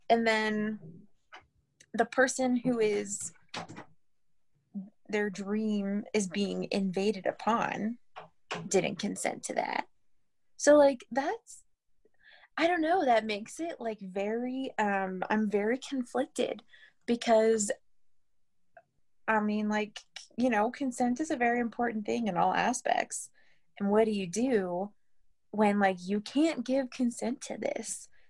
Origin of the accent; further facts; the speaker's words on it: the South, United States; accent: Southern; I was very embarrassed in high school to have a Southern accent. I grew up in the South, and for some reason, I was embarrassed to have a Southern accent, and I actively tried to drop it, and it worked.